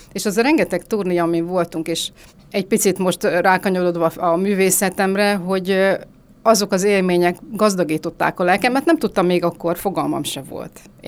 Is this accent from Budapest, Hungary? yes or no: no; Salgótarján, Nógrád, Hungary; born there; moved away; Én Salgótarjánban születtem